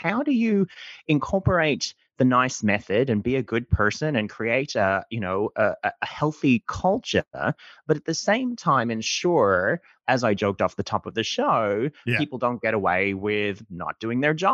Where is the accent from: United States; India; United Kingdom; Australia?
Australia; So Amber, I'm from Australia.